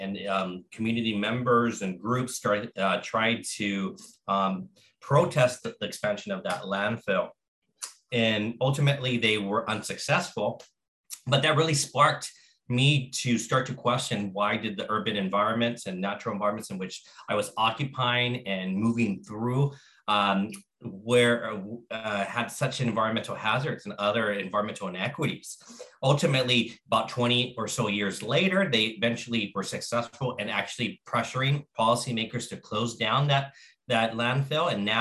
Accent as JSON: {"language": "English", "town": "Los Angeles", "region": "California", "country": "United States", "tie": "born or raised there", "said": "growing up in the Northeast San Fernando Valley in Los Angeles, largely low-income, working-class, immigrant, and African-American communities"}